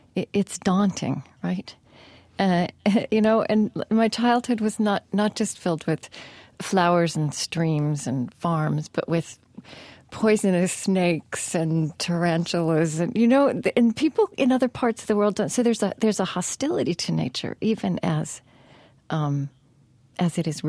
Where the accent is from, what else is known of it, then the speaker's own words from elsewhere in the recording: Oklahoma, United States; so I grew up in Oklahoma, which is mm-hmm. not the West.